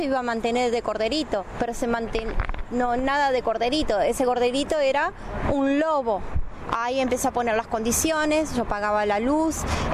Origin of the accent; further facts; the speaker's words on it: Uruguay; A mí, como uruguaya, me pisoteó.